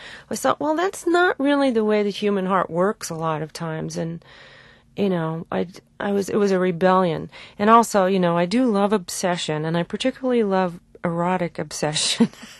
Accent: California, United States; You know, I was raised in Southern California. I grew up on rock and roll.

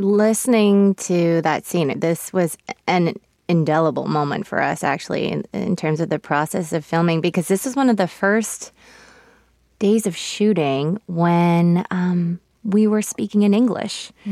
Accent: Los Angeles, California, United States; born there; first language Korean; English is a second language; I was born in Los Angeles. I am an American. My parents immigrated from Seoul, Korea, and Korean was my first language

